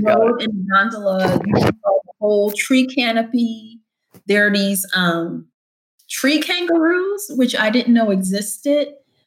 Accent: Philadelphia, Pennsylvania, United States; the very polluted community I grew up in Philly, where people had high rates of asthma and all other kinds of diseases

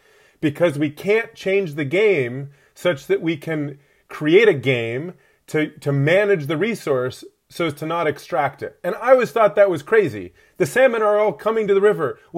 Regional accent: Alaska, United States; I grew up in Alaska.

